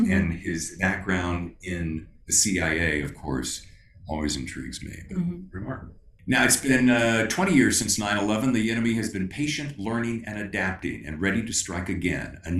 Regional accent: the Carolinas, United States; reminds me of growing up in the Carolinas.

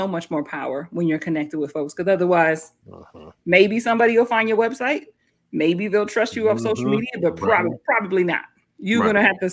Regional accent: Madison, Wisconsin, United States; and I'm from Madison and we've been doing music in Madison.

